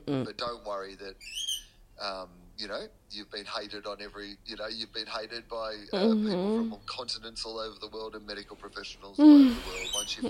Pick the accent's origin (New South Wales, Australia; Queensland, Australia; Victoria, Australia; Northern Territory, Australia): Queensland, Australia; Brisbane; I used to think it was because I grew up in Brisbane and people here aren't very